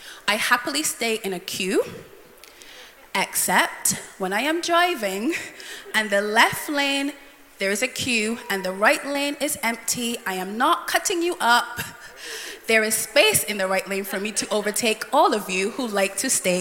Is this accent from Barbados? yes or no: yes; Barbados; now in United Kingdom; So I am from Barbados. As Hannah said, I've been in the UK in some capacity since 2010.